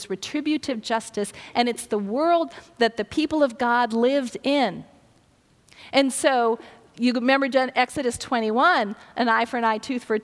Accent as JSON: {"language": "English", "region": "Ohio", "country": "United States", "tie": "born or raised there", "also_born_or_lived": "Alabama", "said": "So I grew up in Ohio. I went to school in Ohio, went to high school in Ohio. I started college in Ohio, and then I transferred to Birmingham, Alabama."}